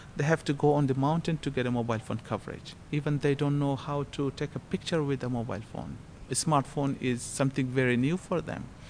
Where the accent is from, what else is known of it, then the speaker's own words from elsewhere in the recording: Afghanistan; hi, I'm from Afghanistan, and everyone was so close.